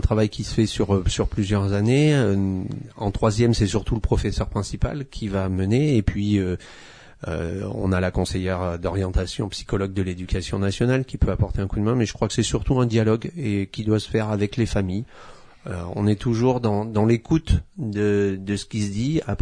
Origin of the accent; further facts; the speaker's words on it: Auvergne-Rhône-Alpes, France; Donc, puisque quand on est auvergnat, c'est quand même aussi... c'est quand même aussi deux points essentiels.